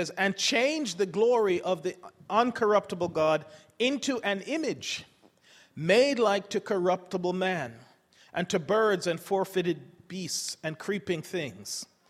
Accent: England, United Kingdom; moved away as an adult; I grew up in England for the first 20 years, and they drive on a different side of the road.

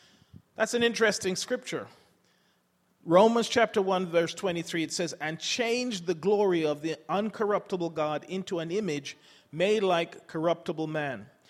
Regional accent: England, United Kingdom; moved away as an adult; I grew up in England for the first 20 years, and they drive on a different side of the road.

